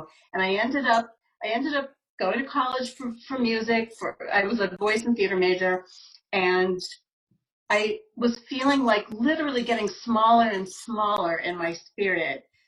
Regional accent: Long Island, New York, United States; So where the journey began was I grew up on Long Island, where I actually am talking to you from now.

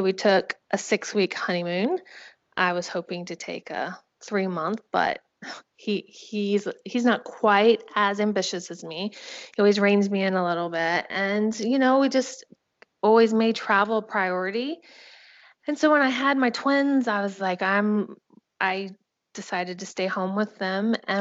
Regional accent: Savannah, Georgia, United States; also born or lived in North Carolina; Actually, I'm from Georgia, Savannah, Georgia, before North Carolina.

